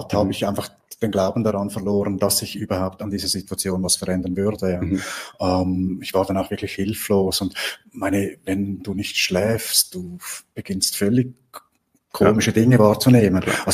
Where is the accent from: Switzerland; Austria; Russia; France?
Switzerland; geraucht wie ein Fürstenbinder, sagen wir bei uns in der Schweiz